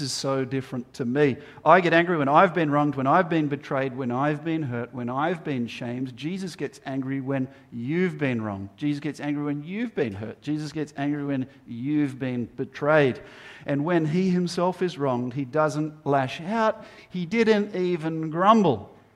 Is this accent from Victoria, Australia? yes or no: no; Terry Hills, New South Wales, Australia; we grew up in Terry Hills. We had chooks and stuff